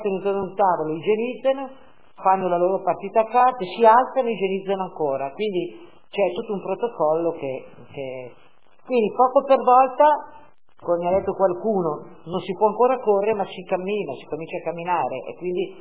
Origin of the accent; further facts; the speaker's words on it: Tuscany, Italy; io che sono toscana e che ho una casa dei nonni lì